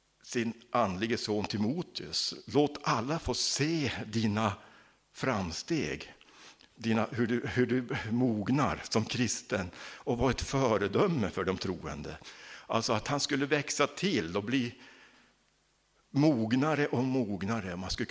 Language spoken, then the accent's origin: Swedish; Norrland, Sweden; Som norrlänning jag är, så säger jag nej till surströmming.